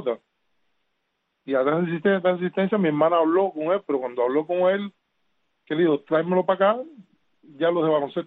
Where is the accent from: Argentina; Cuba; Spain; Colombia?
Cuba; Santa Clara, Villa Clara; bueno, sí, soy oriundo de Santa Clara